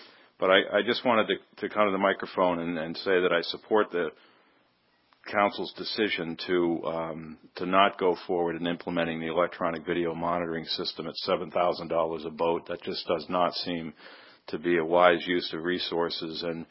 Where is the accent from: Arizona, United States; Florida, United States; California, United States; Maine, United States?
Maine, United States; Portland; from Portland, Maine, here for Ocean Spray Partnership and Atlantic Frost Seafood.